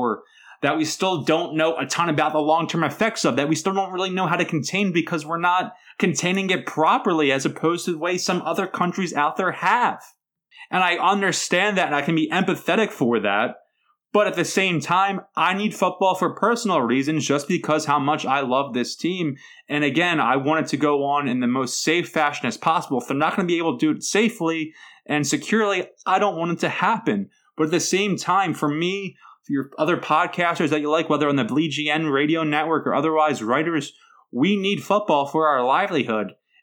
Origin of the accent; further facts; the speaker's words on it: Philadelphia, Pennsylvania, United States; I'm a guy from South Philadelphia, have college graduate, went to a nice high school, live with my wonderful, beautiful girlfriend